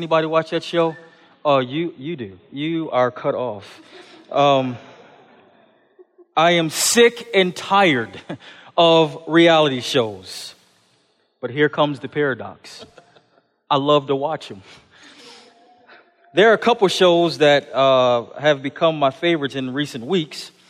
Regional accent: Buffalo, New York, United States; I grew up in Buffalo. I am a Buffalo Bills fan, a Buffalo Sabres fan, and a New York Yankees fan.

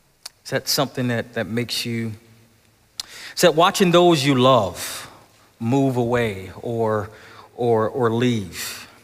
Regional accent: Buffalo, New York, United States; You see, I grew up in Buffalo, and snowed a lot, and I'm a Buffalo Bills fan.

